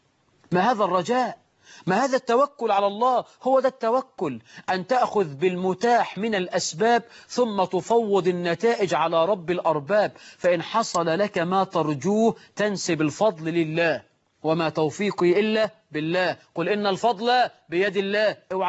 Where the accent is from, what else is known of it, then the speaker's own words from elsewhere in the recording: Egypt; عندنا في مصر 9 مليون عانس